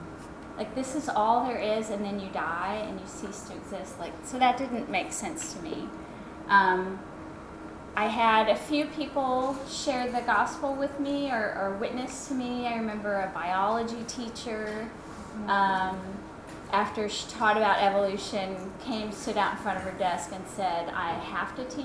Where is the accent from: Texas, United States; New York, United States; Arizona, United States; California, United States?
Texas, United States; Houston; Originally from Houston, Texas.